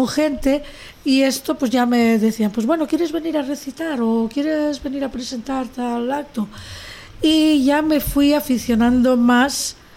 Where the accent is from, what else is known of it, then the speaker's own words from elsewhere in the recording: Lleida, Catalonia, Spain; yo soy de Lleida